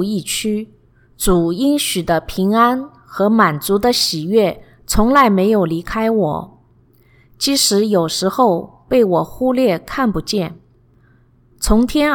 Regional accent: Shanghai, China; 从小在上海长大，先在祖父母身边，后在父母身边。

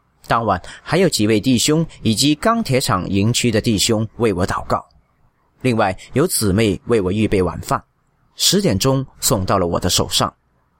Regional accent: Xuzhou, Jiangsu, China; moved away as an adult; now in Abu Dhabi, United Arab Emirates; 我来自江苏徐州市，2009年从中国来到迪拜

